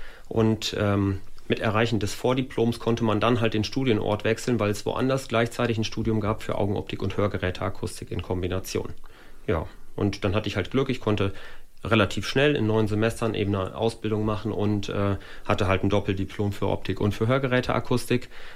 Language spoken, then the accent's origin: German; Ostercappeln, Lower Saxony, Germany; born there; Nein, ich bin gebürtiger Osterkappelner und okay. Ja, auch überzeugter Osterkappelner.